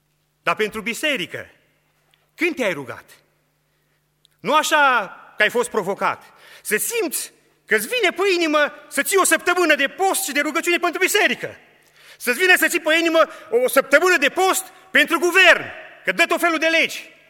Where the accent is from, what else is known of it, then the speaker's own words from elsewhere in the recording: Romania; Eu am crescut în România la țară.